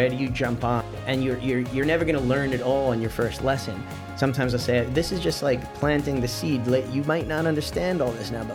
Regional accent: Michigan, United States; And I moved to Los Angeles from Michigan.

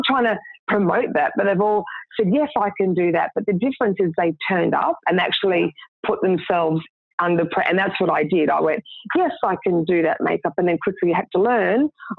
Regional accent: Brisbane, Queensland, Australia; Okay, well, I'm from Queensland, Brisbane originally.

